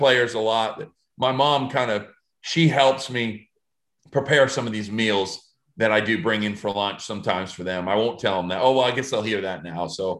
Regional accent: New York, United States; And I'm from New York. I've got an Irish Italian background.

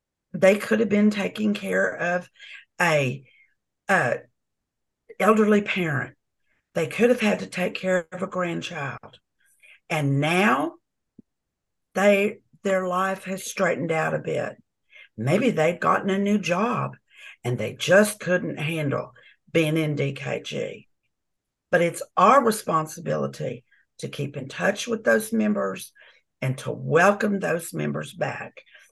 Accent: Texas, United States; I'm the other Southwest rep. I am from Texas.

